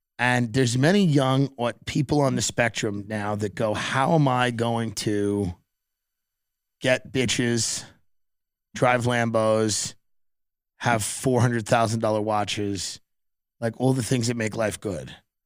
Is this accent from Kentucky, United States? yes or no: no; East St. Louis, Illinois, United States; I grew up in East St. Louis. Okay. Literally. Not even kidding. I grew up in East St. Louis.